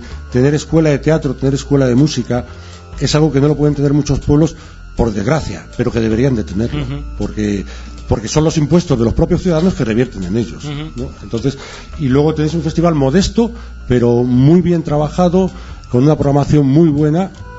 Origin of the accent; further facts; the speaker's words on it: Valencia de las Torres, Extremadura, Spain; aunque yo soy extremeño, soy de Valencia de las Torres